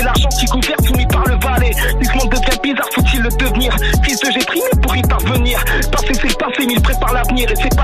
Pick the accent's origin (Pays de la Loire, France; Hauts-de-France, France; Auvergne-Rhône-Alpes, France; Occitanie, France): Occitanie, France; Montpellier; Ben, je suis de Montpellier, hein.